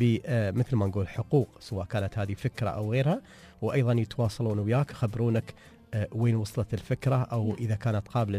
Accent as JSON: {"language": "Arabic", "country": "United Arab Emirates"}